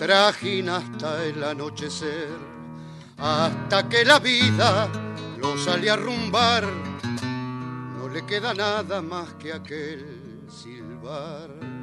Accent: Buenos Aires, Argentina; born there; yo nací en Capital Federal, en el pueblo de San José de Flores, pero los fines de semana era el campo.

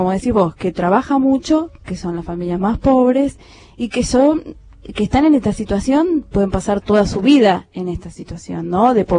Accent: Oberá, Misiones, Argentina; yo soy de Oberá, de una de la segunda ciudad de Misiones

